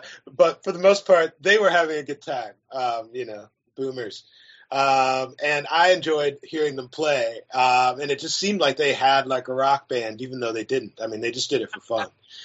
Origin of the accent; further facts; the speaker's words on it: Little Rock, Arkansas, United States; born there; also born or lived in Memphis; I was born in Little Rock, and then we lived in Memphis, Tennessee for 4 years, from first grade until fourth grade.